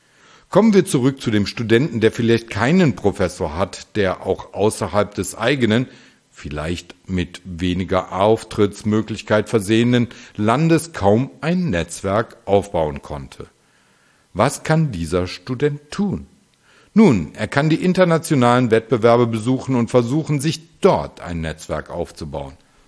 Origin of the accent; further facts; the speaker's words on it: Düsseldorf, North Rhine-Westphalia, Germany; in meiner Heimatstadt Düsseldorf